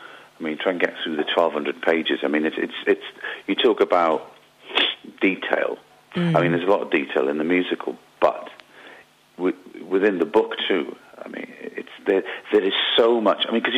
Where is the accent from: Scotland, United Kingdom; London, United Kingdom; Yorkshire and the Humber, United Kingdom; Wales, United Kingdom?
Wales, United Kingdom; So the Celts are coming out, because Joe's Scottish, I'm Welsh, and Michael's Welsh.